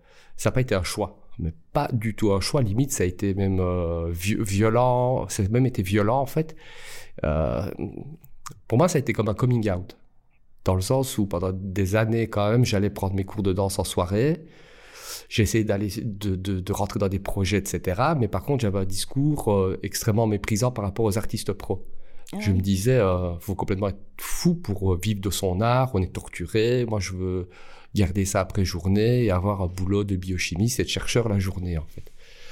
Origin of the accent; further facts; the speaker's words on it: Liège, Wallonia, Belgium; je suis liégeois, artiste entre guillemets multidisciplinaire